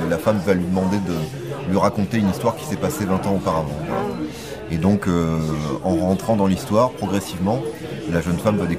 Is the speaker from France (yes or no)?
yes; France; Mon père était américain, moi je suis français. J'ai même pas la double nationalité parce que mes parents n'étaient pas mariés.